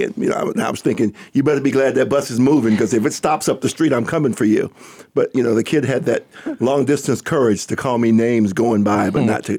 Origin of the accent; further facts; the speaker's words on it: Atlanta, Georgia, United States; Well, I am a native Atlantan. I'm what we call a Grady baby, so I'm an original from Atlanta.